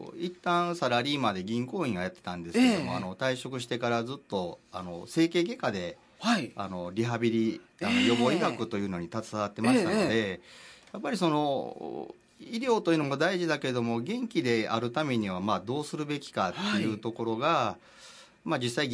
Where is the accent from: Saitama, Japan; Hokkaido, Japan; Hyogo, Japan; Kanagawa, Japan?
Hyogo, Japan; Takarazuka; 生まれも育ちもちょっとの期間の宝塚から出てるんですけども、小林で生まれて、清志工事に実家があって、今は山本に住んでるんですけども